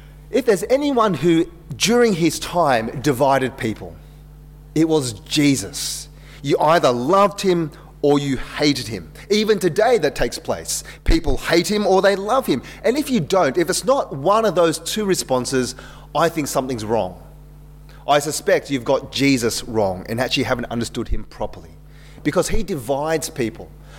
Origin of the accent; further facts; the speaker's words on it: Wagga Wagga, New South Wales, Australia; I grew up in Wagga Wagga, and so that's being in Australia